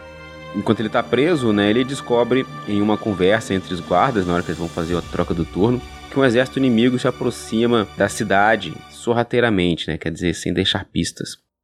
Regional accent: Espírito Santo, Brazil; Sou capixaba

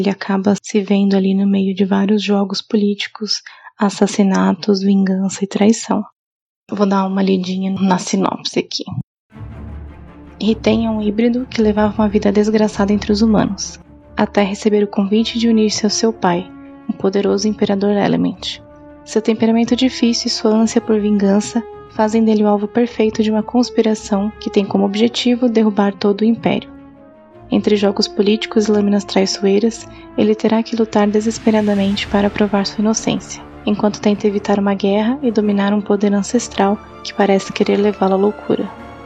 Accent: São Paulo, Brazil; now in Brasília, Brazil; Eu sou escritora de literatura fantástica. Sou de São Paulo, mas atualmente moro em Brasília.

